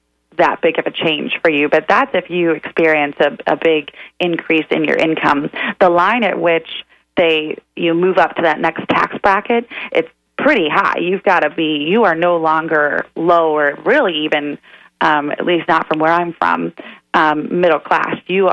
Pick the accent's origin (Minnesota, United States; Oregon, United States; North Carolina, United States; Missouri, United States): Missouri, United States; Gladstone; Gladstone, Missouri. It's just outside of Kansas City.